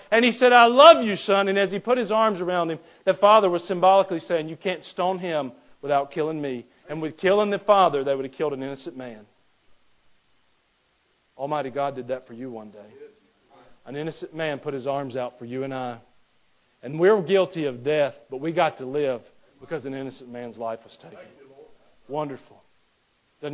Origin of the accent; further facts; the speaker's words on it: Georgia, United States; also born or lived in Virginia; We're from Georgia, and we lived in Virginia for a while, and we would travel home to Georgia as much as possible.